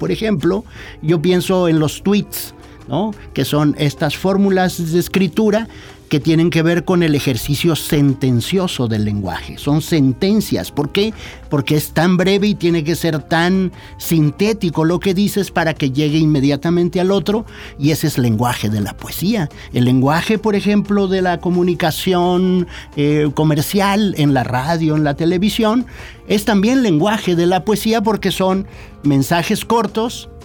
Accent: Los Mochis, Sinaloa, Mexico; yo la tuve desde niño, ¿no? Con el Cerro de la Memoria en mi pueblo, en Los Mochis, Sinaloa.

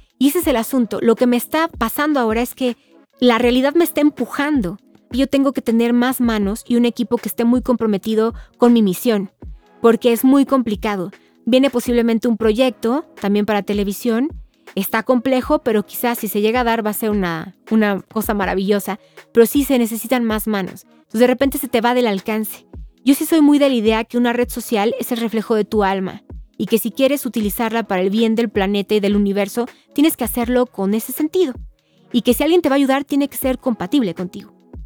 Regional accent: Mexico; cosas muy importantes que tiene nuestra sociedad y que necesitamos como mexicanos a través de las redes

